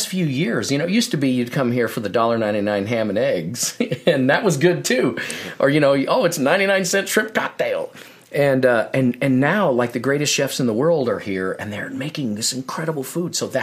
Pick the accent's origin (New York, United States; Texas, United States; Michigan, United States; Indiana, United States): Texas, United States; Dallas; But then, you know, I grew up in Dallas and never lived anywhere but Dallas, Texas, my whole life.